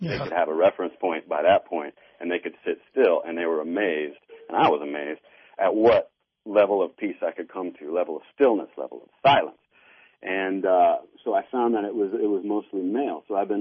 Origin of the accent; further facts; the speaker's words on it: Midwest, United States; I grew up in the Midwest, and for whatever reason, I had a lot of stress.